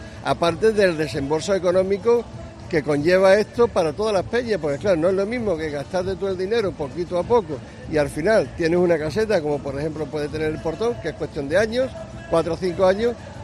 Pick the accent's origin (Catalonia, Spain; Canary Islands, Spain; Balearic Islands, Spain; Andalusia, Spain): Andalusia, Spain; Málaga; also born or lived in Cádiz; Yo concretamente nací en Cádiz, porque los de Cádiz nacemos donde queremos, pero bueno, soy malagueño por los cuatro costados, ¿no?